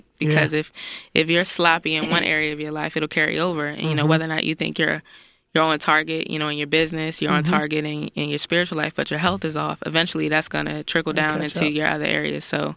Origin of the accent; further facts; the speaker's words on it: Woodlawn, Maryland, United States; also born or lived in Ellicott City; I'm actually from up the street.